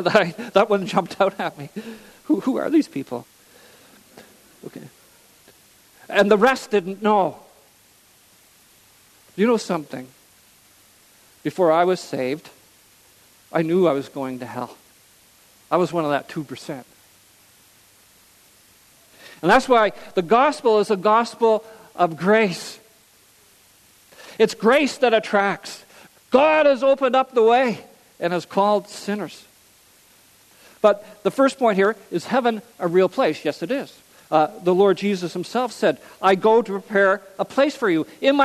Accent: Canada; I'm from Canada.

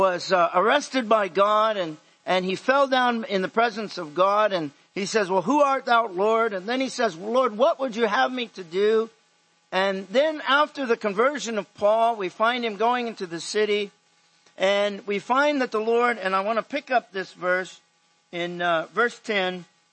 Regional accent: United States; I'm from America. I don't know how to talk.

